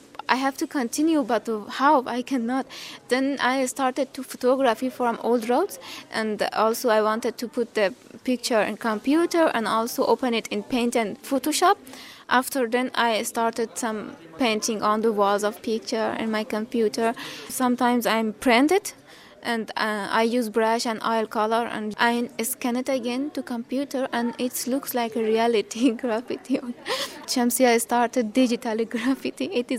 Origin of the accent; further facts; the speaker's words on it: Afghanistan; English is a second language; also born or lived in Iran; I'm from Afghanistan. I'm 23. I was born in Iran